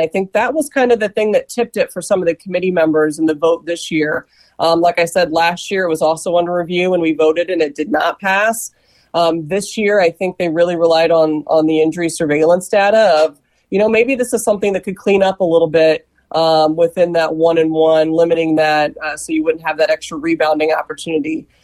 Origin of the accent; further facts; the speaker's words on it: Indianapolis, Indiana, United States; because I'm from Indianapolis.